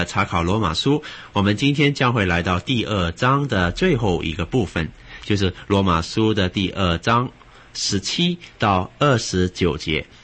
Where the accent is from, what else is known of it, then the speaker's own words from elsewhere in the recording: China; 我们又不是犹太人，我们是中国人